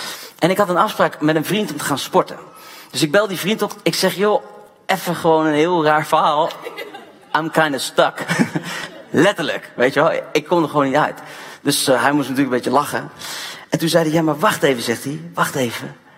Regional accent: Pakistan; ik kom uit Pakistan. Dan heb je af en toe Engels en af en toe Nederlands door elkaar.

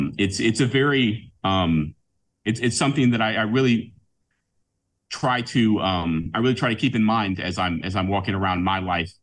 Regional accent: United States; Legally. As an American, that's correct.

